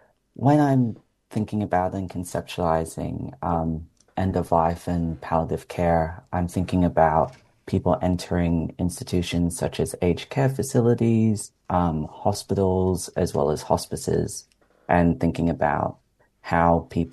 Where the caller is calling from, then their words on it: Canberra, Australian Capital Territory, Australia; I'm joining from Ngunnawal Ngambri country, also known as Canberra